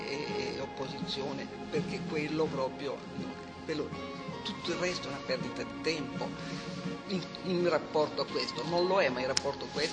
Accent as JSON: {"language": "Italian", "town": "Carpi", "region": "Emilia-Romagna", "country": "Italy", "tie": "born or raised there", "said": "io sono nato a Carpi, ho fatto il liceo classico a Modena, ho fatto l'università a Bologna, quindi io sono... conosco, ho ancora qualche parente a Carpi"}